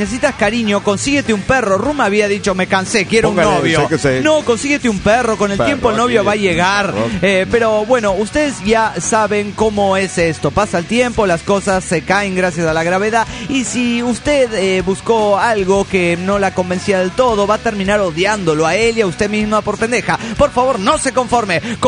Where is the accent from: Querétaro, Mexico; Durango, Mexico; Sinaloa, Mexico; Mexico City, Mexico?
Mexico City, Mexico; del DF mexicano aquí en la Ciudad de la Esperanza.